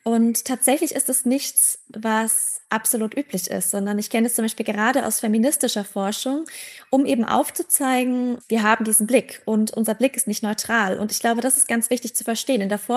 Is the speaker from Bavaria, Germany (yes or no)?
yes; Bavaria, Germany; Ich selbst bin eine Frau, ich komme aus Franken, ich komme aus Bayern, also nicht unbedingt aus dem progressivsten Teil von Deutschland. Ich bin hier in der Nähe aufgewachsen, bin jetzt auch wieder hierher zurückgekehrt.